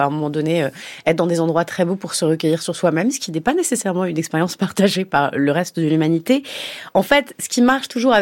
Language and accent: French; Italy; Alors peut-être que c'est parce que je suis italienne